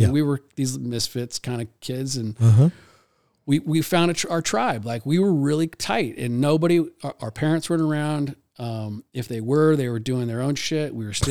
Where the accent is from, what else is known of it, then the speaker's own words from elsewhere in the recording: London, United Kingdom; also born or lived in California, United States; I think some people thought it was cool that I was from London. Other people thought it was cool that I was from California, but I didn't really feel like I was from anywhere.